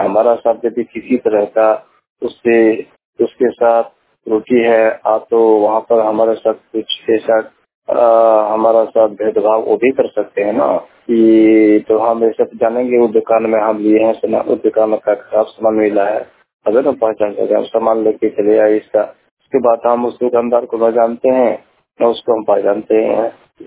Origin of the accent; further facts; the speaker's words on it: Haripur, Jharkhand, India; मैं देवघर जिला के हरिपुर गांव के रहने वाले हूँ।